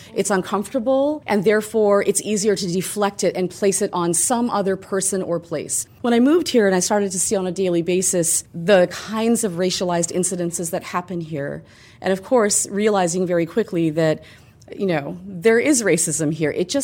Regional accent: Canada; I grew up in Canada

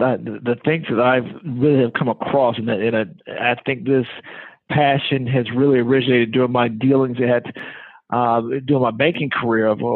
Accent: Atlanta, Georgia, United States; Born and raised in Atlanta, Georgia.

